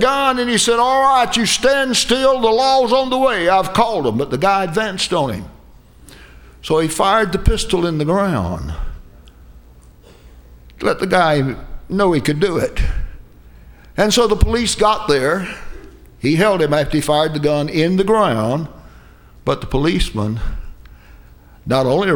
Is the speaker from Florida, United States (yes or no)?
yes; Haines City, Florida, United States; That's a good old Haines City term. There's lakes all around. I've used it ever since I was a kid around here.